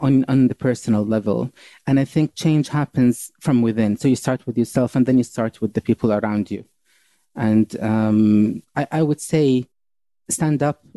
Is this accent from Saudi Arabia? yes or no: yes; Saudi Arabia; I was born and raised in Saudi Arabia. And I only knew Saudi Arabia at that time.